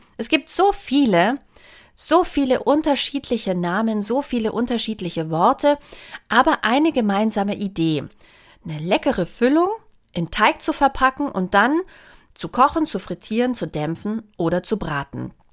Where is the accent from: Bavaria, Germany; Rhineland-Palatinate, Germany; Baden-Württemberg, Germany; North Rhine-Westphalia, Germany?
Bavaria, Germany; born there; gebürtige Bayerin, da hat man bei mir immer einen Fuß in der Tür